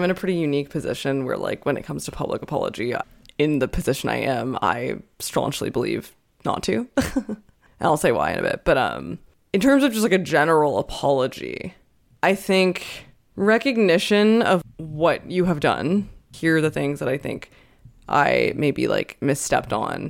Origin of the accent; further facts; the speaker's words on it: Canada; I mean, I'm Canadian